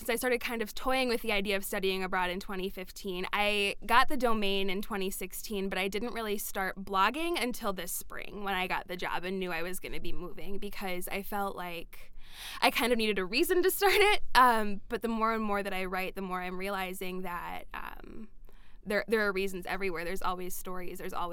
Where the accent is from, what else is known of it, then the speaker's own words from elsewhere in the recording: St. Cloud, Minnesota, United States; I grew up in the St. Cloud area. I was born there